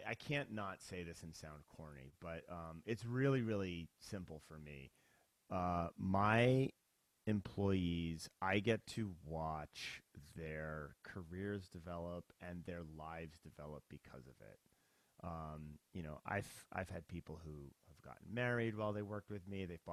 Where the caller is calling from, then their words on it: Seattle, Washington, United States; I'm in outside of Seattle, home office outside of Seattle